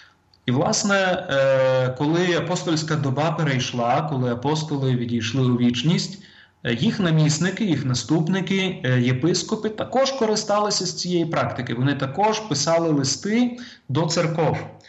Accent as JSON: {"language": "Ukrainian", "town": "Kharkiv", "region": "Kharkiv Oblast", "country": "Ukraine", "said": "Тобто я сам походжу з Харкова, і я пам'ятаю, як це було"}